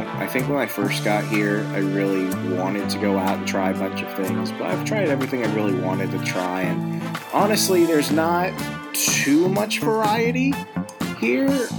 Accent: Virginia, United States; Now, I'm from Virginia. I'm an East Coast, like, food slut.

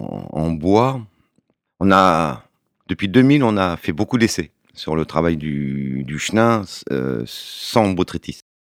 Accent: France; c'est le mois de septembre chez nous, en Val-de-Loire.

